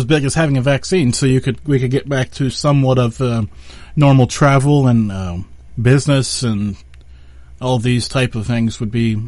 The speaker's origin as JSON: {"language": "English", "country": "United States", "said": "I mean, I'm from the United States. Everything seems really stable here, obviously."}